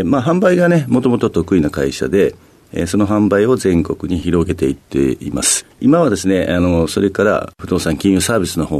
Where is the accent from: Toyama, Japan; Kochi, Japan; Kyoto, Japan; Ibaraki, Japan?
Kyoto, Japan; 京都市ですね。